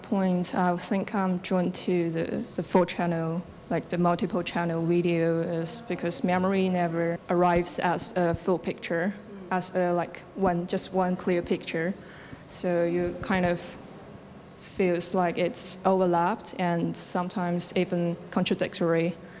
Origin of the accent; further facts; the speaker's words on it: Chengdu, Sichuan, China; moved away as an adult; now in Auckland, New Zealand; The project starts from my own experience of moving from my hometown Chengdu to Auckland when I was 18.